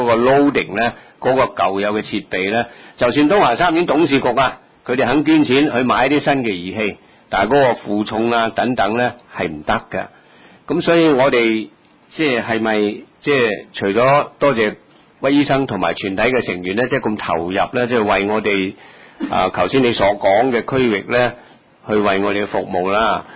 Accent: China; born there; 我又唔係喎，我喺大陸出世喎。

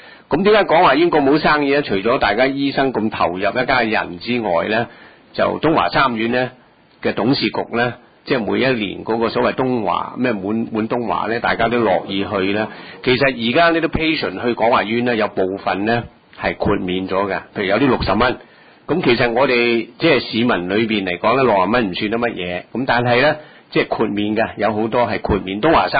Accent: China; born there; 我又唔係喎，我喺大陸出世喎。

